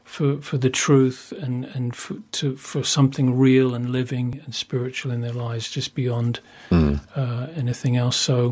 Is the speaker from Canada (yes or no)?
no; South East England, United Kingdom; also born or lived in United States / Budapest, Hungary; I have a bit of an accent. I'm guilty of that. But I am English, born in Sussex, believe it or not